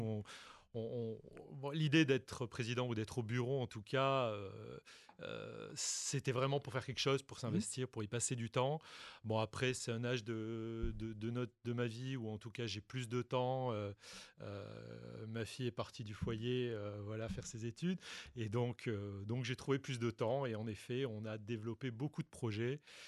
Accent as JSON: {"language": "French", "region": "Nouvelle-Aquitaine", "country": "France", "tie": "born there", "said": "Moi, je suis né au Pays Basque, en fait. Arrivé à Bordeaux pour mes études, j'avais pas trop de pelote basque à proximité, en tout cas moins que chez moi."}